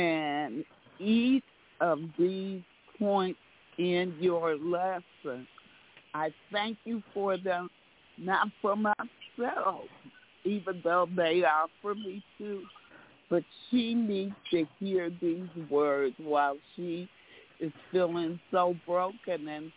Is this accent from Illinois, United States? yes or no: yes; Rockford, Illinois, United States; from Rockford, Illinois.